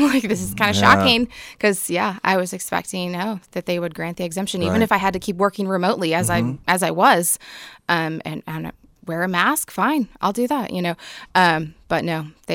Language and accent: English; Kansas, United States; I'm from South Central Kansas.